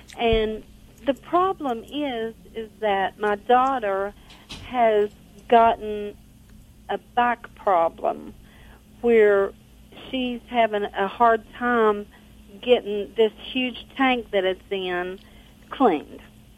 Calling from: Charleston, West Virginia, United States; I'm from West Virginia.

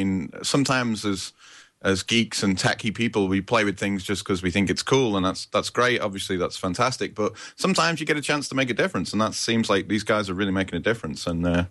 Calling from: Liverpool, North West England, United Kingdom; I'm calling from Liverpool in the UK, up in the northwest where it's not so sunny.

